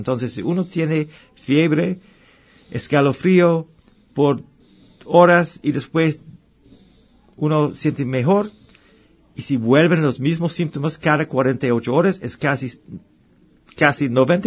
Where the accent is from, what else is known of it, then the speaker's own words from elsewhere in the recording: Canada; yo soy canadiense y nosotros hicimos un viaje una vez hace unos años y como pasamos hasta Nayarit y cuando volvimos al Canadá